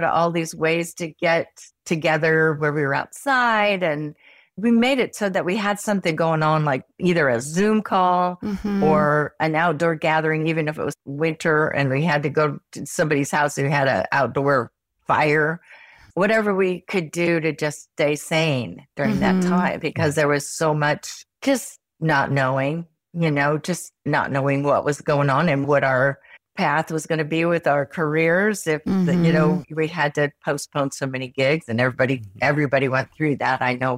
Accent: Midwest, United States; accent: Midwestern; All of a sudden, my Midwestern accent came out.

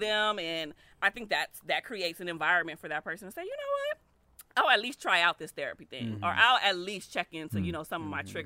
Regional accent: Compton, California, United States; I think a lot of people of color, like we grow up, like I grew up in Compton, right? Like we know gangs, violence, struggle life.

